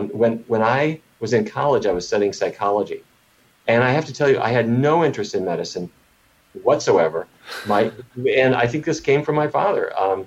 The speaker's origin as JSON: {"language": "English", "town": "Fargo", "region": "North Dakota", "country": "United States", "tie": "born or raised there", "said": "However, I grew up in Fargo, North Dakota"}